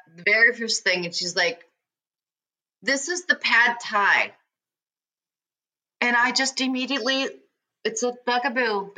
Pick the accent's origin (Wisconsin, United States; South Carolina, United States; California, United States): California, United States; Los Angeles; but I'm from Los Angeles where I lived on Ventura Boulevard